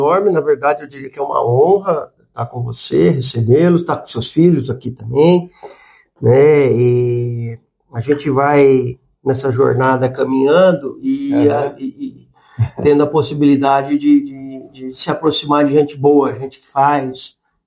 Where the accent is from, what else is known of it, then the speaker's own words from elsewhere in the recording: Lins, São Paulo, Brazil; Eu sou de Lins.